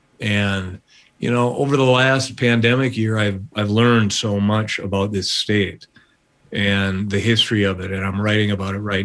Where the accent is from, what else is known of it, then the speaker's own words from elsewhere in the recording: Minneapolis, Minnesota, United States; The essays that I've written mostly have been born of my love for growing up in Minneapolis and documenting so much of the music scene and life.